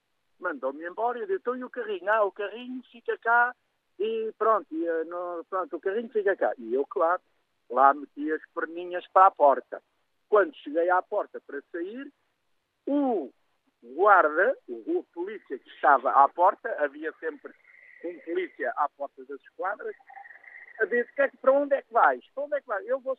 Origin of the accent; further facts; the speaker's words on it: Oeiras, Lisbon, Portugal; Eu neste momento, por acaso, estou em Lisboa, estava em Oeiras, de facto, quando me inscrevi, e sou de Oeiras. Sou um menino com 72 anos